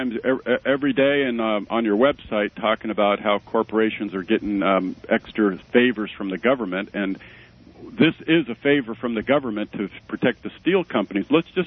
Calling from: Victorville, California, United States; I'm calling from Victorville, California.

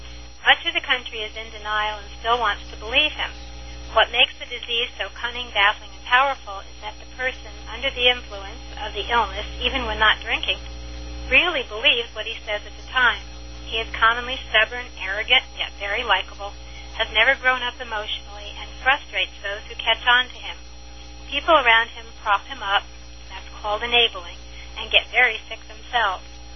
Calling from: Naples, Florida, United States; Okay, I'm anonymous from Naples, Florida.

